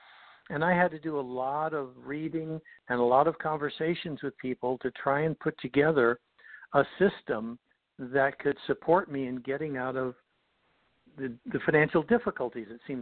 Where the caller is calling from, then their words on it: Los Angeles, California, United States; A little coastal town in California, not too far from the ocean. It's a lot of people have heard of it, too. I'm surprised. It's called Los Angeles.